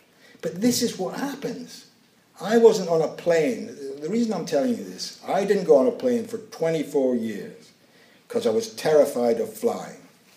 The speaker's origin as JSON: {"language": "English", "town": "Inverness", "region": "Scotland", "country": "United Kingdom", "lives_now": "London, United Kingdom", "said": "I come from Inverness, Ladbroke Grove I live now."}